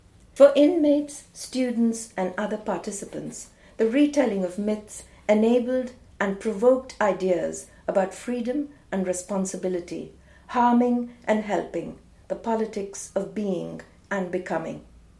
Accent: India; also born or lived in Delhi / Chennai; Growing up in India between the dusty northern plains of Delhi and the southern sultry port of Madras, now Chennai, in the 1960s was a sound sensation.

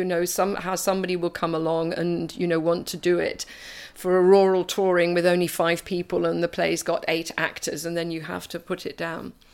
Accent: United Kingdom; also born or lived in Germany; I realised after completing my training that I wanted to come back to the UK and work in my mother tongue.

